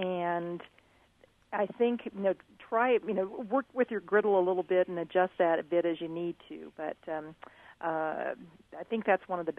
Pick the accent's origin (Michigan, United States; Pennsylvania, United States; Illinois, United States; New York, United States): Illinois, United States; Galesburg; I grew up in Illinois, in the Galesburg area in particular.